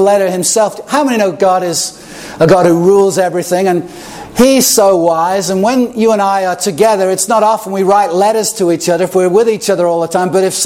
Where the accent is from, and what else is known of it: Chester, North West England, United Kingdom; born or raised there